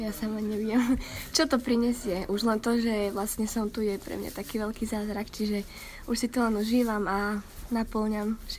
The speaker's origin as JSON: {"language": "Slovak", "town": "Banská Štiavnica", "region": "Banská Bystrica Region", "country": "Slovakia", "said": "mám 19 rokov a som z Banskej Štiavnice."}